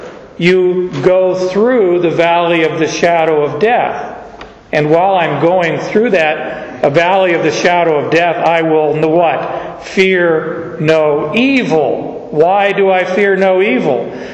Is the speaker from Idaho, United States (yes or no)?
no; Phoenix, Arizona, United States; I go through summer, but I grew up in Phoenix, so it's hard for me to really like the heat.